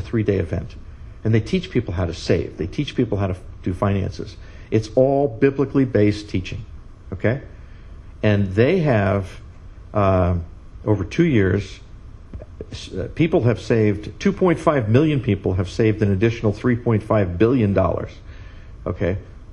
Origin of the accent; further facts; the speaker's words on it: McLean, Virginia, United States; M&M Mars Company, which actually is located in my hometown in McLean, Virginia.